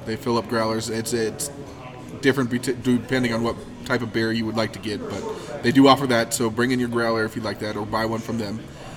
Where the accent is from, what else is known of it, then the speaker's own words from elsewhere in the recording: Ireland; And me being Irish.